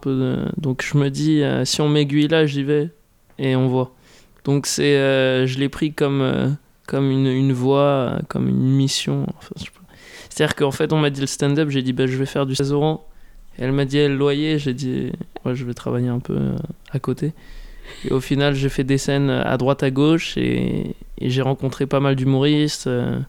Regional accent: Toulouse, Occitanie, France; mes amis toulousains, parce que moi je suis de Toulouse à la base

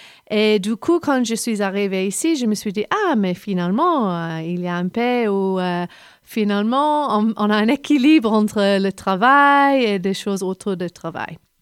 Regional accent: England, United Kingdom; French is a second language; now in France; moi, parce que je suis anglaise, quand je suis arrivée, je ne parlais pas du tout la langue.

